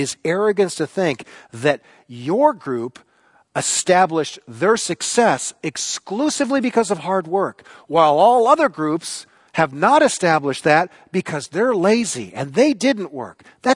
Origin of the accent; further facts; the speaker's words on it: United States; I'm not culpable, but I am an American.